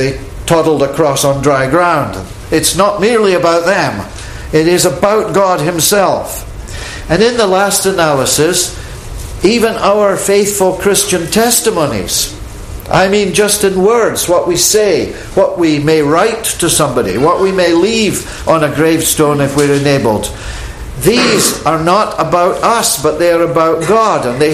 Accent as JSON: {"language": "English", "town": "Edinburgh", "region": "Scotland", "country": "United Kingdom", "tie": "born or raised there", "said": "as a young man, I was wandering in a graveyard in Edinburgh, in Scotland, my hometown"}